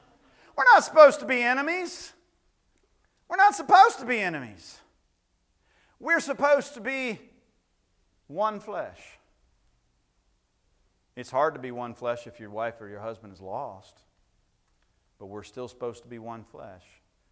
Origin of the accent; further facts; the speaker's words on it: Ohio, United States; I know that's not good English, and I'm from Ohio.